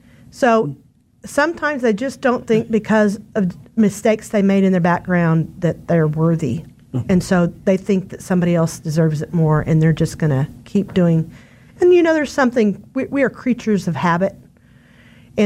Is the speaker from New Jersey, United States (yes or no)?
no; Oklahoma, United States; now in Kansas, United States; So I'm originally from Oklahoma, and I'm clergy. I met my husband in grad school, and he brought me back to Kansas.